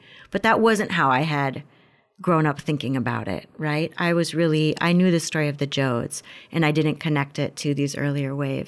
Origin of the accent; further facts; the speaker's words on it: Florida, United States; You know, Florida, my home state, fantasy is the big industry.